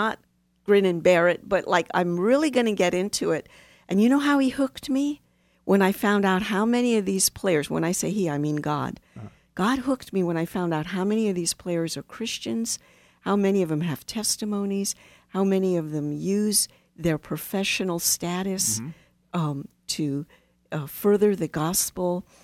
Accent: Washington, D.C. area, United States; I'm a local girl. I don't know enough about, you know, I grew up outside of Washington, D.C., so my brother still loves the Redskins.

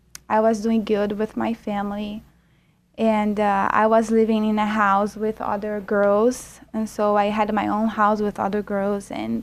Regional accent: Rio de Janeiro, Brazil; I'm 24 years old, and I'm from Brazil. I was born in Rio, and I came to know the Lord when I was about 12 years old.

